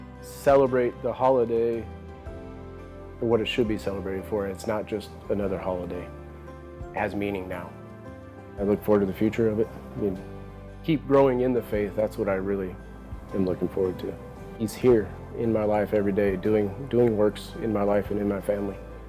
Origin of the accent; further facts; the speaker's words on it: Phoenix, Arizona, United States; I grew up here in Phoenix. Grew up in a broken home, actually.